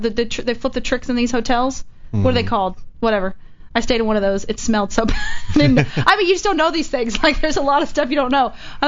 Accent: Texas, United States; I would say I'm Texan, you know?

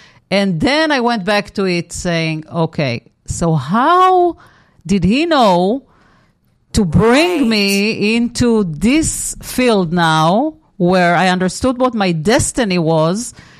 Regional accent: Israel; It's also the environment that I was raised in Israel

